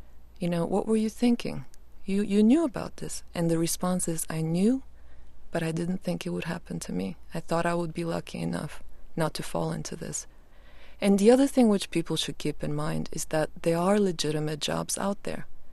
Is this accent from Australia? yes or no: no; Bulgaria; I come from Bulgaria, and I show up to the village where I'm from